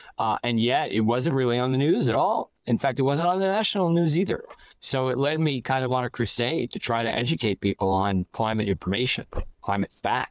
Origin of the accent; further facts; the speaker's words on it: New York City, New York, United States; I'm from New York City, born and raised.